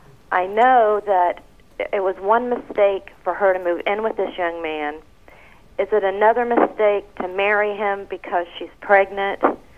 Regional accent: Ohio, United States; I'm from Ohio.

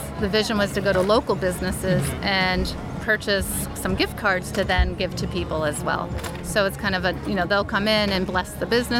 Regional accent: Delaware, United States; now in Troy, United States; I came from Delaware. I went to Russell Sage College.

